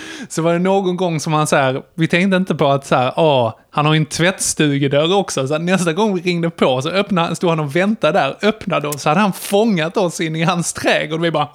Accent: Sweden; utanför Jesse, där jag växte upp, en liten brunhåla.

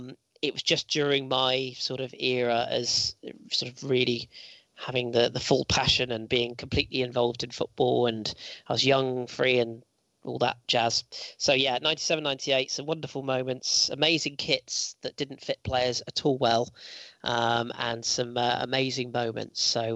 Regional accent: London, United Kingdom; I can't class myself as a Londoner, I'm afraid. But yes, I was brought up by Mother Dearest in Elphinstone Street, which is in North London

